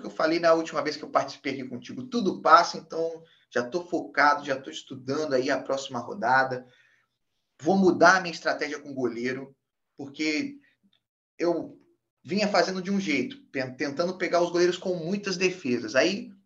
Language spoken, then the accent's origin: Portuguese; Três Rios, Rio de Janeiro, Brazil; fui para minha cidade natal, Três Rios, ficar com a família.